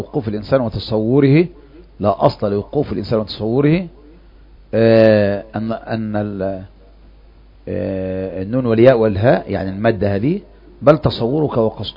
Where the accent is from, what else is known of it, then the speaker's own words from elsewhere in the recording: Egypt; فعندنا في مصر يقول مصلي: نويت صلاة الظهر 4 ركعات حاضرا متوجها للقبلة